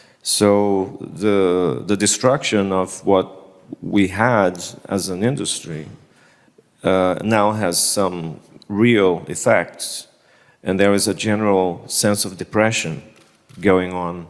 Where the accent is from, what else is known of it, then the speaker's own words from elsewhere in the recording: Northeast Region, Brazil; And today I come from the Northeast, and I was able, through these public policies, to do my first feature, Neighboring Sounds